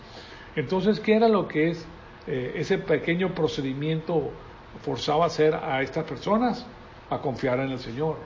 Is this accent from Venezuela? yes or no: yes; Venezuela; Yo me crié en la Iglesia Católica. Yo fui al Colegio La Salle, que es uno de los mejores colegios que hay en Venezuela, pues en La Salle de la Colina, en La Salle de Tienda Honda, y pues ese era el lugar donde yo me eduqué.